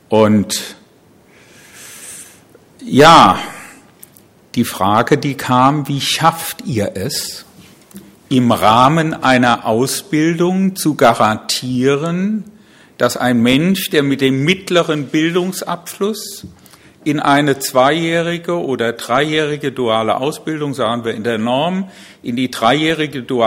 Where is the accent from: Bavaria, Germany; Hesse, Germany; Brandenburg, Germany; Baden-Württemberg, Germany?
Hesse, Germany; als Hesse in der Mitte Deutschlands